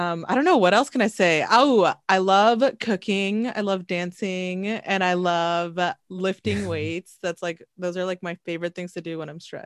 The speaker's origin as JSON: {"language": "English", "town": "Bellingham", "region": "Washington", "country": "United States", "said": "I am from Bellingham, Washington, which is a border city in Washington state. I live about 30 minutes from Canada."}